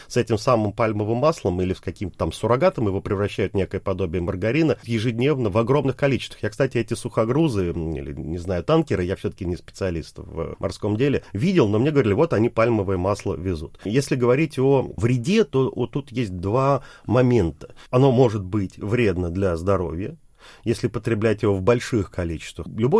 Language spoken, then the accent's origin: Russian; Russia; я говорил, что я россиянин.